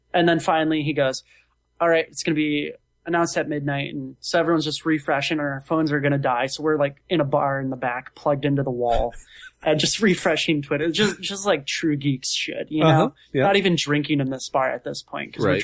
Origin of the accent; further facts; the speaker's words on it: Seattle, Washington, United States; I'm from the Seattle area too, and I left, it was raining. I came back, it was raining.